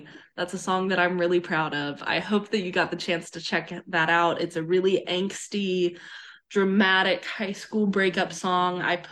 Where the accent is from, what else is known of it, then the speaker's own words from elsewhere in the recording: Columbia, South Carolina, United States; now in Nashville, United States; I'm from Columbia, South Carolina, more specifically, Brentwood, which is a tiny town just outside of Columbia.